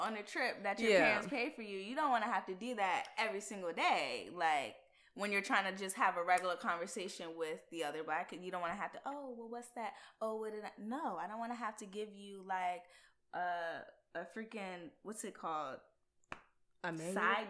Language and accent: English; the South, United States; Like, we came from the South. Like, we, like, I don't know, the way we talked, I don't know.